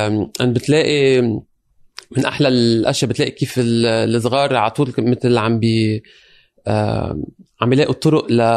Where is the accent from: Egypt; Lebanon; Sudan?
Lebanon; moved away as an adult; now in London, United Kingdom; أنا جاي من لبنان، تقلت عشت بلبنان، اشتغلت بلبنان بنفس هالمواضيع، رجعنا انتقلت على لندن